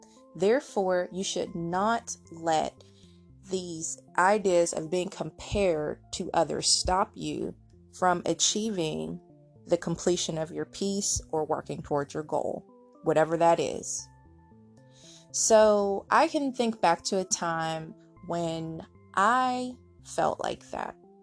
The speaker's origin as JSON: {"language": "English", "town": "Pittsburgh", "region": "Pennsylvania", "country": "United States", "tie": "born or raised there", "said": "which is an organization here in my hometown of Pittsburgh."}